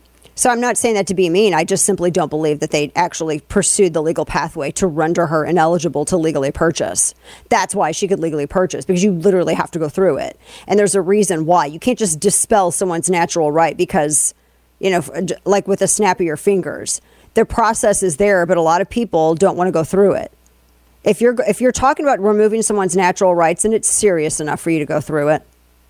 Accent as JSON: {"language": "English", "town": "St. Louis", "region": "Missouri", "country": "United States", "tie": "born or raised there", "said": "I know for a fact in my hometown of St. Louis, there was a lot of destruction going on."}